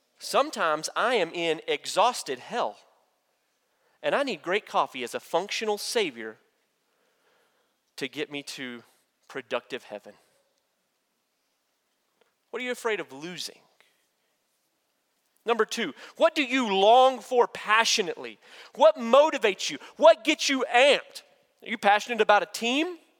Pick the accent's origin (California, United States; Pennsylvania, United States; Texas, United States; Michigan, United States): Texas, United States; Olton; I'm from Olton, Texas, right? So when people ask me where I'm from, I say Panhandle.